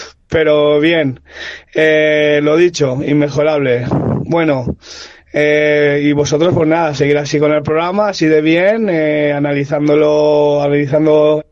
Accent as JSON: {"language": "Spanish", "town": "Villarreal", "region": "Valencian Community", "country": "Spain", "said": "soy de Villarreal, la provincia de Castellón."}